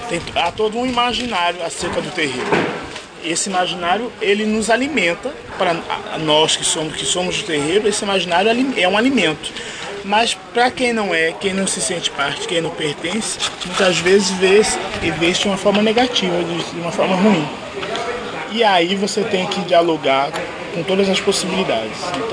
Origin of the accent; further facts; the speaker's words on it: São Paulo, Brazil; Sou sacerdote Canomblé. Sou de São Paulo.